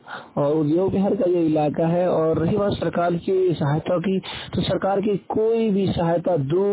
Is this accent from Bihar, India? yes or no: yes; Bihar, India; now in Haryana, India; मैं बिहार से हूँ